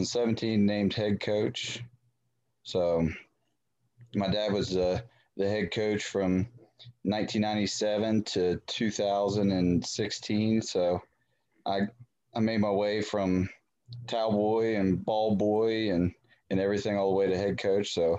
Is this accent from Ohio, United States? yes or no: no; Elkins, West Virginia, United States; So I was born and raised in Elkins.